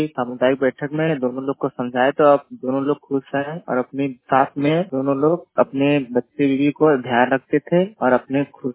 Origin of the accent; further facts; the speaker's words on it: Gajepur, Uttar Pradesh, India; मैं ग्राम गजेपुर ब्लॉक शिवापुरी जिला वाराणसी के रहने वाला हूँ।